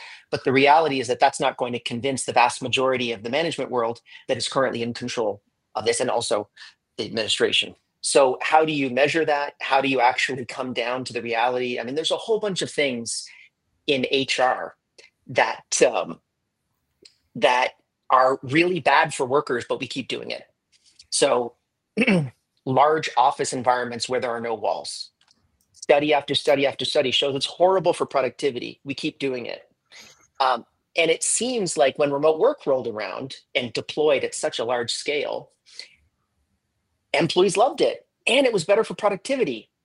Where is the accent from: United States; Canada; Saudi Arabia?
Canada; now in Barbados; I'm Canadian, currently in Barbados.